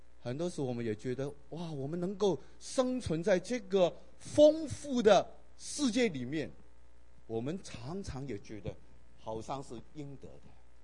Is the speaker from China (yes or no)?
yes; Guangdong, China; 特别我们广东人在香港最后一次海鲜，各种的鱼类海鲜，哇，应有尽有。